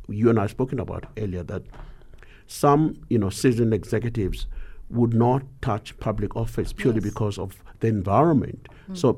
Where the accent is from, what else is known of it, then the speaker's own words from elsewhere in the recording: South Africa; we should all be, you know, patriotic as South African first, as Africans, as South Africans.